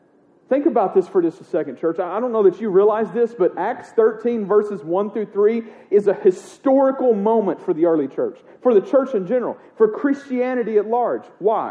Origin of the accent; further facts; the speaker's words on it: Princeton, Kentucky, United States; now in Nashville, United States; I was from Princeton, Kentucky. It's like a nothing on the map, basically, in Western Kentucky.